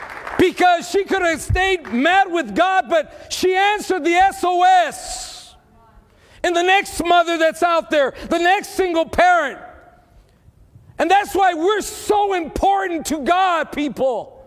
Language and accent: English; Texas, United States; I'm Texan. I'm brown.